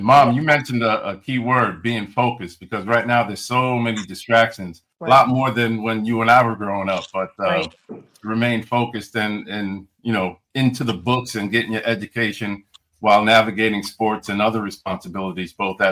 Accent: New Haven, Connecticut, United States; I grew up here in New Haven. I went to school in Pittsburgh.

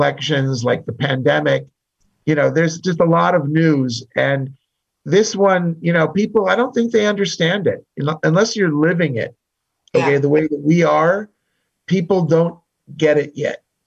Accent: Israel; I'm from Israel.

